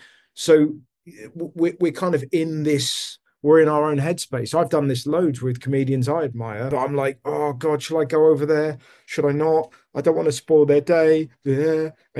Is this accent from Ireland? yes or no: no; England, United Kingdom; it takes so much courage to to take off the shackles of being English and go up to somebody and say that you like them